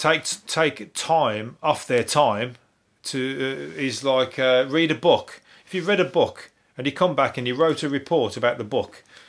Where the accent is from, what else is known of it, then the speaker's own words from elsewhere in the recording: Birmingham, West Midlands, United Kingdom; accent: Brummie; I'm a Brummie, so come back at me. We get the piss taken out of us fucking left, right and centre for our accent